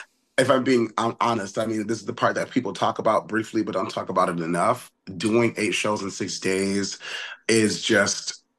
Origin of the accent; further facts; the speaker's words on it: Connecticut, United States; Also, I'm from Connecticut.